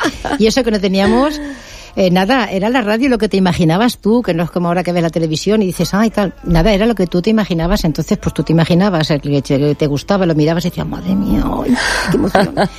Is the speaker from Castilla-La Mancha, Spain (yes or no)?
yes; Castilla-La Mancha, Spain; Yo soy manchega, de Ciudad Real, de un pueblo súper famosísimo, que es donde vivió exiliado don Francisco de Quevedo y Villegas.